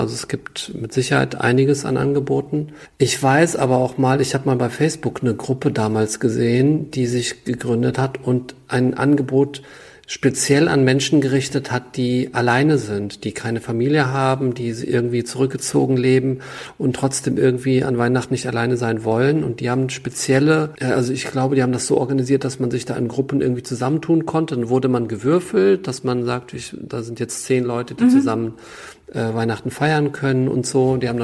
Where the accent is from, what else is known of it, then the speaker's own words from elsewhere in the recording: Koblenz, Rhineland-Palatinate, Germany; ich komme ja ursprünglich aus der Koblenzer Ecke